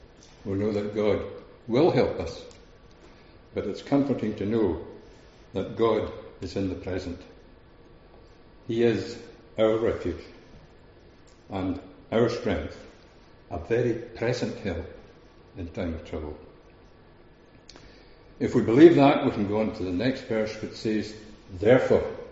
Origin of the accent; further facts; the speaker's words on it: Strathpeffer, Scotland, United Kingdom; I was brought up in the Psalms in a little church in Strathpeffer.